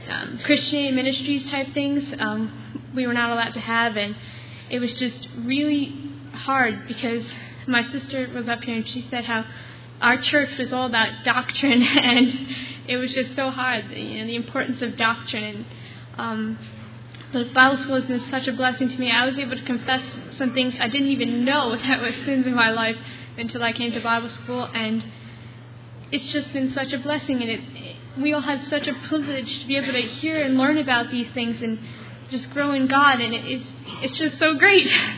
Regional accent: Amity Harbor, New York, United States; now in Myerstown, United States; Originally, though, 3 months ago we moved, and so originally I'm from Amity Harbor in Long Island, New York.

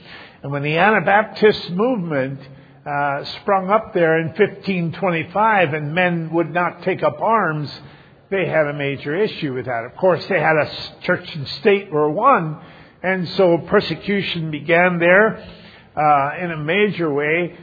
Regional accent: United States; When I spoke and they found out I was from America, they were so thrilled to meet somebody from America who would be a conservative Christian

